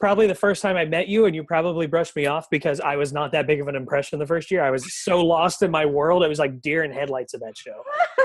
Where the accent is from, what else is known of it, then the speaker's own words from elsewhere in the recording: Atlanta, Georgia, United States; also born or lived in San Francisco Bay Area, United States; now in Sacramento, United States; And before that, I grew up in Atlanta